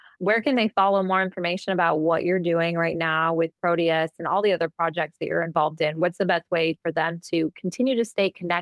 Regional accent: Midwest, United States; I did see the ocean my first time when I grew up in the Midwest.

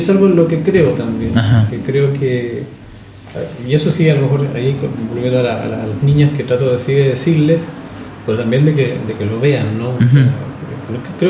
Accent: Chile; Soy muy chileno.

